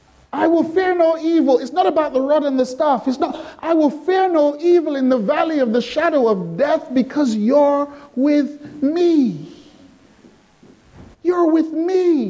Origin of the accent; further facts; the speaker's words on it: London, United Kingdom; You know, the Floridians know how to handle hurricanes. But I'm coming from London.